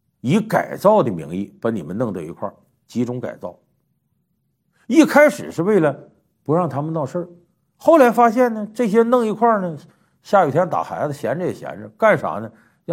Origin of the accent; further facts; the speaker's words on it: Heilongjiang, China; 这个东蒙呢和我们老家黑龙江很接近